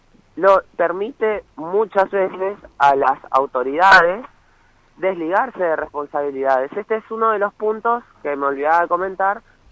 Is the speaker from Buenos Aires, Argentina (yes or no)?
no; Puerto Esperanza, Misiones, Argentina; now in Posadas, Argentina; Soy de Puerto Esperanza.